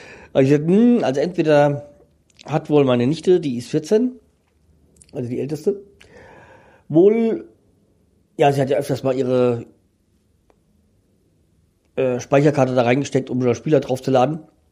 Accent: Frankfurt, Hesse, Germany; Weil als Frankfurter kennt man das, kennt man Landsberg.

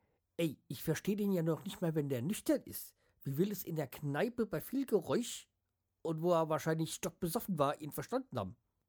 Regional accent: Hesse, Germany; Okay, ich bin Hesse, ich darf Schwachsinn labern.

